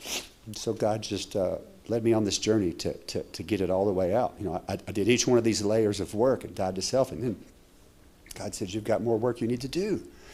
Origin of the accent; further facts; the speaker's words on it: Kentucky, United States; I come from Kentucky, the land of bourbon.